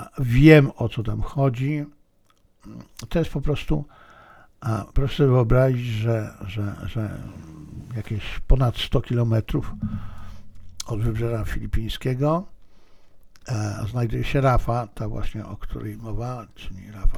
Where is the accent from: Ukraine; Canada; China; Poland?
China; Więc ja będąc Chińczykiem, patrzę na sprawy z punktu widzenia chińskiego.